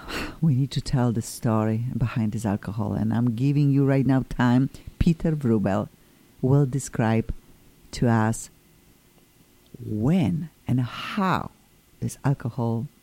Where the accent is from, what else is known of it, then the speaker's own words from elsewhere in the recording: Poland; I'm from Poland too